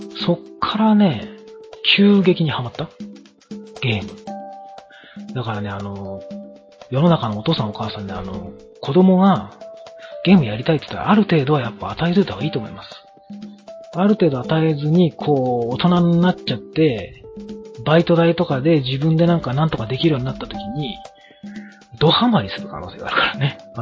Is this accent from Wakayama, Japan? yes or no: no; Yokohama, Kanagawa, Japan; 僕横浜出身なんですけど、繁華街で遊んでた覚えしかないですよね。